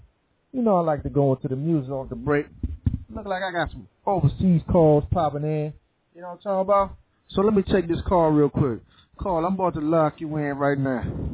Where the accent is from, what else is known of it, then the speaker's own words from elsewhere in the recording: Germany; I'm from Germany.